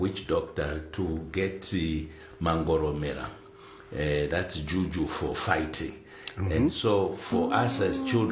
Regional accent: Zambia; My dad divorced my mother when I was 3 months old. Mm-hmm. And so we ended up growing up in Zambia.

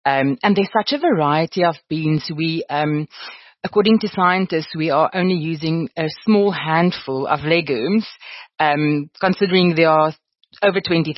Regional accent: Limpopo, South Africa; Now, I grew up in Limpopo and on a farm

